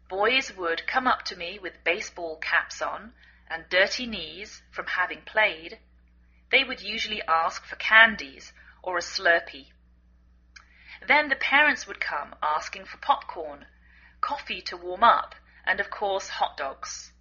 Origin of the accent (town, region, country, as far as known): England, United Kingdom; now in United States